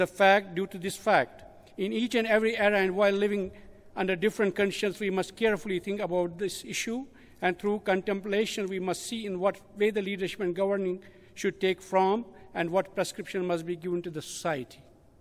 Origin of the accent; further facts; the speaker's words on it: Jammu and Kashmir, India; now in Canada; Born and raised in Kashmir, India, living in Canada from last 18 years, I'm really blessed to be in this country